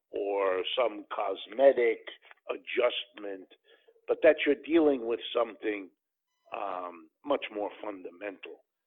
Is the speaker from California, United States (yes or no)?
no; Youngstown, Ohio, United States; born there; I was born in Youngstown, Ohio. My father worked in a steel mill when I was born because they used to have those there in that part of the country at that time.